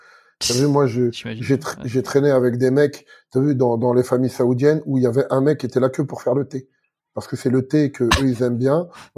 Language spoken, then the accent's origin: French; Algeria; je suis un Algérien super fier.